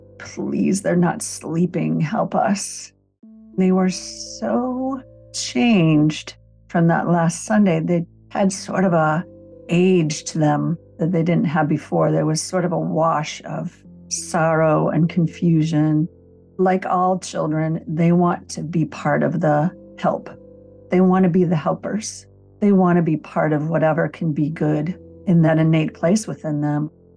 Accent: Minnesota, United States; I grew up in Minnesota. I was surrounded by water on a lake.

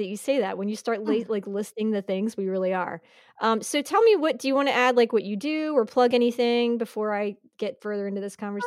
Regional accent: Fallsington, Pennsylvania, United States; We grew up together. Best friends. Since we were little children, and we grew up in Fallsington, PA

